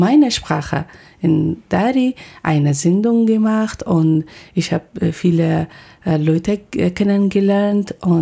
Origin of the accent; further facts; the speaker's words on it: Afghanistan; German is a second language; moved away as an adult; aber in Afghanistan, ich studiere Director Producer und auch in meinem Heimatland, ich habe viele Nachrichten gelesen